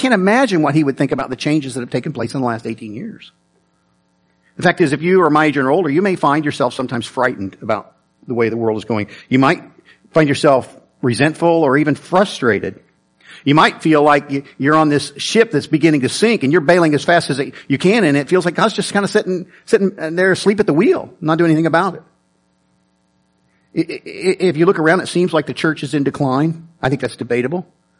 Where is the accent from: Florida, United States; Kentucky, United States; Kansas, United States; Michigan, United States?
Kansas, United States; Hayesville; I grew up in Hayesville, Kansas, and we attended a Methodist church.